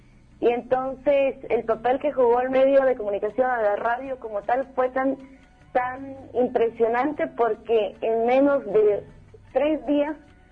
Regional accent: Guatemala; como comunicadores y como ciudadanos guatemaltecos en este caso

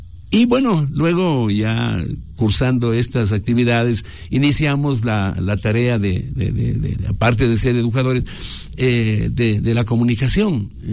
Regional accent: El Ángel, Carchi, Ecuador; mis estudios primarios en una escuelita de mi pueblo, del Ángel

